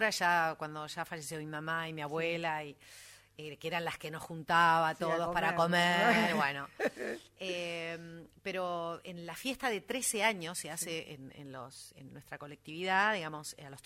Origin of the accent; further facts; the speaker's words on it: Buenos Aires, Argentina; born there; Yo nací en la Paternal, sí. Viví hasta los 6 años en Belaústegui y Avenida San Martín.